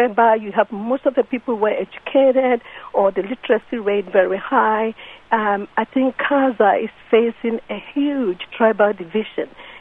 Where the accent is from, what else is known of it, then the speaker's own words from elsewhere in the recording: Ghana; now in United States; I've lived in America for many years, and I was originally born and raised in Ghana